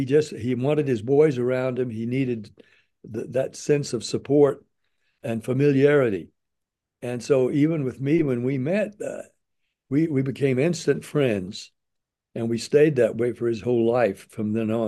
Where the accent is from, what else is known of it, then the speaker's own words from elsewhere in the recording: Nashville, Tennessee, United States; even though I was from Tennessee, Nashville, he from Memphis, we were almost the same age.